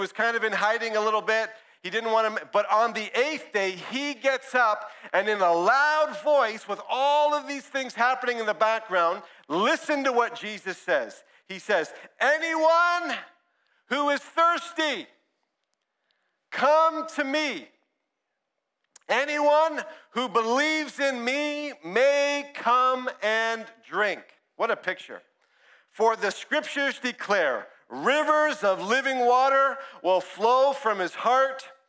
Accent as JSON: {"language": "English", "town": "Brampton", "region": "Ontario", "country": "Canada", "tie": "born or raised there", "said": "We grew up in Western Ontario in Brampton."}